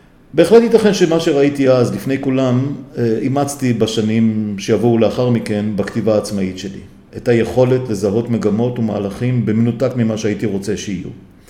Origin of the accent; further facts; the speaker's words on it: Afula, Northern District, Israel; אני בן 63 עוד מעט. נולדתי וגדלתי באפולה.